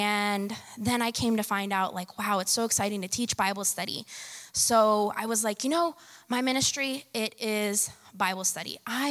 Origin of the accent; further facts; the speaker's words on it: Fort Myers, Florida, United States; I'm from Fort Myers.